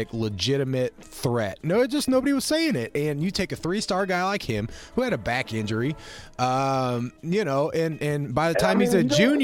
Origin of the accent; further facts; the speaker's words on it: Fort Wayne, Indiana, United States; I'm from Fort Wayne, all right? I know Fort Wayne talent pretty well.